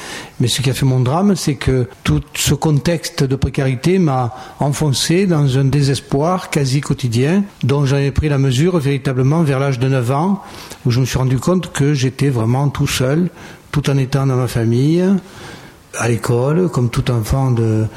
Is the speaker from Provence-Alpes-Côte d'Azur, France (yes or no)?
yes; Marseille, Provence-Alpes-Côte d'Azur, France; Je suis de Marseille, vous l'avez compris ? Non ? Par l'accent ? Je suis de Marseille, le quartier de la Belle de Mai.